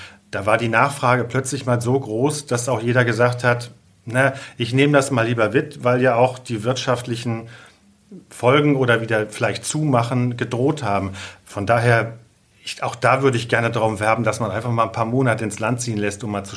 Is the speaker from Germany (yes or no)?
yes; North Rhine-Westphalia, Germany; born there; Ich bin im Sauerland geboren, das ist jetzt auch raus. Das ist ein absoluter Makel auf meinem Lebenslauf, aber jetzt mit 58 kann ich mir das erlauben, das zu sagen.